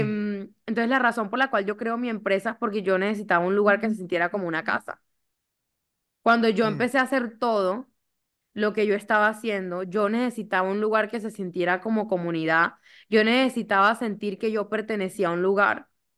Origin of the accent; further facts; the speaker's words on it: Lorica, Córdoba, Colombia; also born or lived in Montería; yo nací en Montería, con mis papás vivíamos en Lorica, que es un pueblo a 1 hora de Montería.